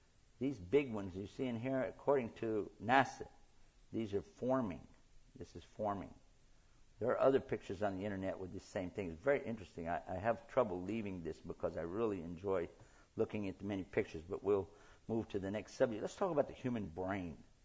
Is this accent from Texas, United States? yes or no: yes; Texas, United States; I'm from Texas. Anyway. Hey, don't mess with Texas.